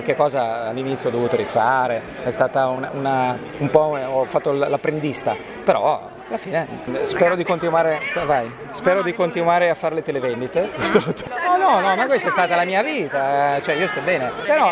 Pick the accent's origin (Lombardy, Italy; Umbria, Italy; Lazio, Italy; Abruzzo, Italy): Lombardy, Italy; Milan; perché sono milanese, Milano